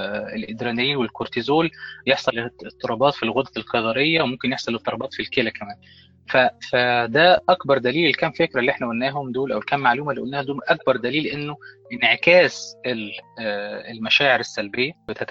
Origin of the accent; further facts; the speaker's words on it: Egypt; عشان أنا كمصري طبعا إحنا اللي ابتكرنا الدراما العربية